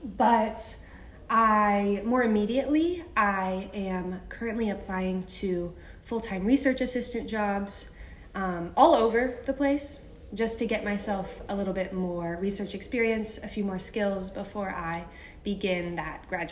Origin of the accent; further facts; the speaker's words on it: Charlotte, North Carolina, United States; Hi everyone … I'm from Charlotte.